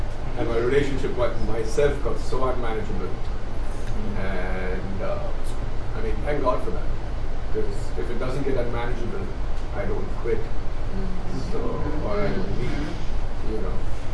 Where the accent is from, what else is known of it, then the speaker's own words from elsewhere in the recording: India; I'm here from India, visiting all the United States.